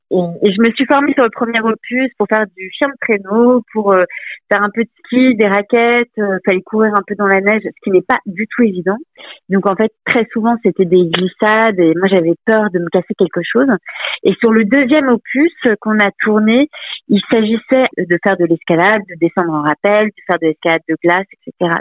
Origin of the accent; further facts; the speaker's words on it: Brittany, France; je connais pas bien du tout la montagne. Je viens de Bretagne.